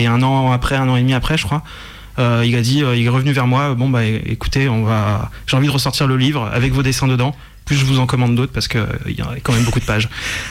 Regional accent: Auvergne-Rhône-Alpes, France; j'ai grandi dans le Beaujolais et j'ai fait mes études sur Lyon au début

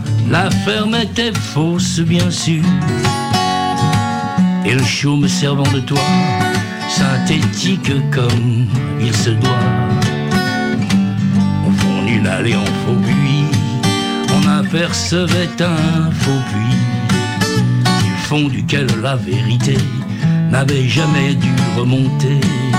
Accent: France; Mais chez nous, en France, ça existait bien avant.

